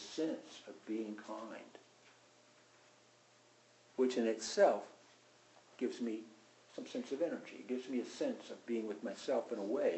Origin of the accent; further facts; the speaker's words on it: the South, United States; Bit of background, I grew up in the South, I've alluded to that, and I grew up on the edge of a pretty rough slum.